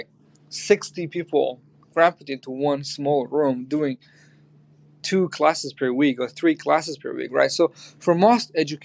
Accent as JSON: {"language": "English", "region": "Kurdistan Region", "country": "Iraq", "said": "I have worked extensively because I come from the Kurdistan region of Iraq."}